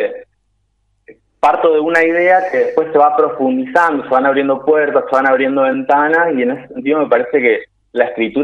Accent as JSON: {"language": "Spanish", "town": "Tostado", "region": "Santa Fe", "country": "Argentina", "tie": "born there", "said": "Sí, soy nacido acá en Tostado."}